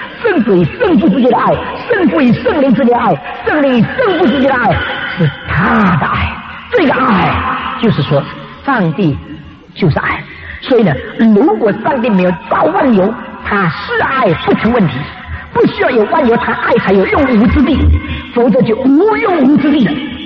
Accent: China; 我们中国人的宋朝的臣子就有这样的思想

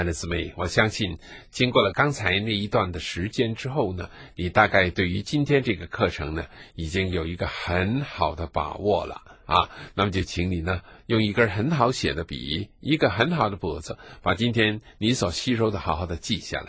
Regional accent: China; 我怕呢我们中国人就是没有那个旧约犹太人旧约的那个底子

